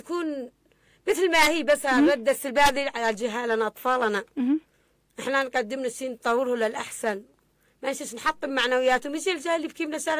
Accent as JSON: {"language": "Arabic", "country": "Yemen", "said": "احنا يمنيين"}